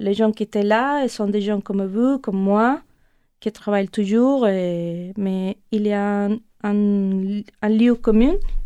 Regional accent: Venezuela; French is a second language; surtout au Venezuela, mon pays d'origine.

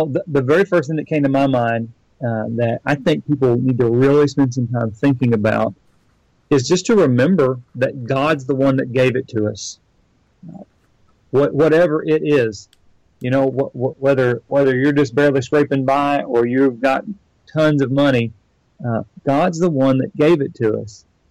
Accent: Missouri, United States; now in Georgia, United States; I'm originally from Missouri.

